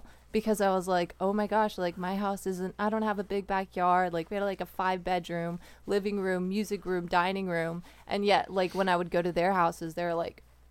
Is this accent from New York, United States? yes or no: no; Hawaii, United States; born there; also born or lived in San Diego; I was born on Maui, actually, so it was funny that you said.